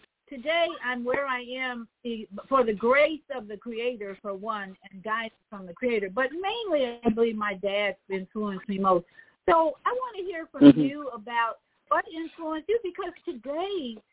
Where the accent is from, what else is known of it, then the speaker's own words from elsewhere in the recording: Chicago, Illinois, United States; I grew up in Chicago.